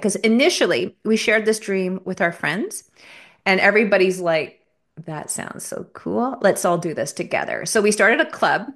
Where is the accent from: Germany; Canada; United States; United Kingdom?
Canada; Calgary, Alberta; born or raised there; also born or lived in Montreal; now in British Columbia, Canada